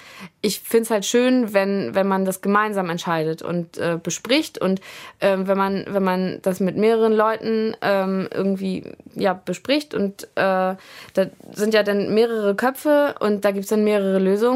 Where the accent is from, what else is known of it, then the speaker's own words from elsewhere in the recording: Lübeck, Schleswig-Holstein, Germany; Also ich komme aus Lübeck